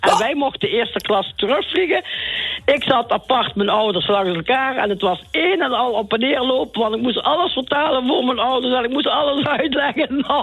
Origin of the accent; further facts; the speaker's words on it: Oud Gastel, North Brabant, Netherlands; Uit Gastel.